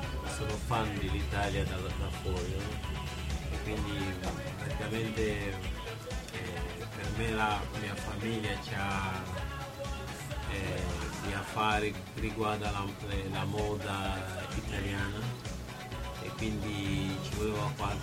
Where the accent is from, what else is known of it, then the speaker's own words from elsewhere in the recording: Kinshasa, DR Congo; now in Perugia, Italy; io vengo da Kinshasa sono tantissimi stranieri e quindi a Perugia è un po' molto particolare